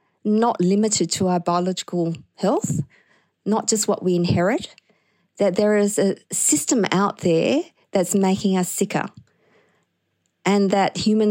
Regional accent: Liverpool, New South Wales, Australia; I grew up in Liverpool.

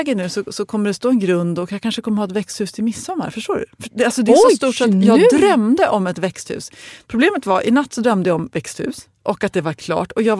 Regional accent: Sweden; Som feg svensk så vågar jag liksom inte gå fram och säga excuse me.

